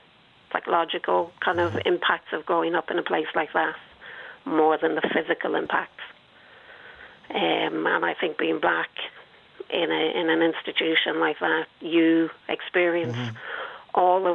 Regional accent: Ireland; born there; Well, I was born in Hollistrees.

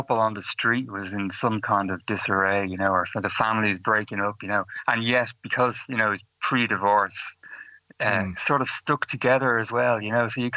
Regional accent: Ireland; I was obviously living and growing up in Ireland

